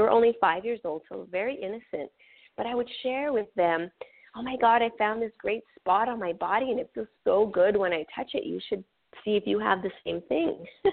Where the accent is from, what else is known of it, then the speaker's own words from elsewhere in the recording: Canada; first language French; English is a second language; I grew up on First Nation reservations in Canada.